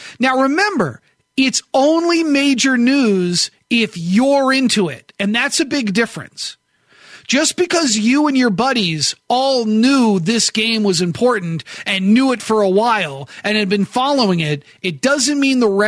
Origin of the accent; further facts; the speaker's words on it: Chicago, Illinois, United States; I'm from Chicago, you're from Missouri, you're from Texas, you're from whoever.